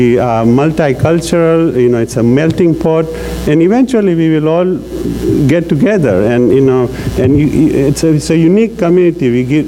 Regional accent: Tanzania; About 40, 50 years ago, I grew up in Tanzania, which is in East Africa. I'm a Khoja Shia. My ancestors were converts from Hinduism.

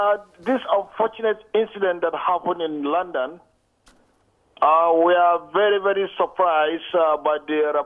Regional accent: Nigeria; You know, I'm from Nigeria, from Africa.

